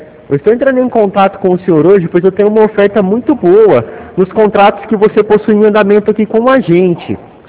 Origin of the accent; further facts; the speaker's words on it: Presidente Prudente, São Paulo, Brazil; eu sou de Presidente Prudente.